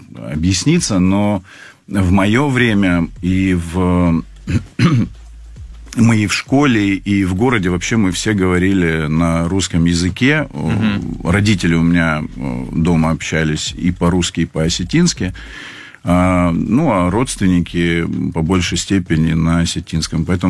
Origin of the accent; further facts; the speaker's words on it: Vladikavkaz, North Ossetia–Alania, Russia; потому что я из Осетии. Я родился тогда еще в городе Орджоникидзе, сейчас он Владикавказ.